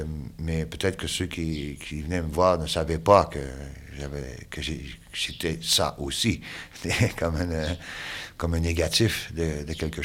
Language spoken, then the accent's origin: French; Quebec, Canada; Oui, c'est une région qui est à 600 km au nord de Montréal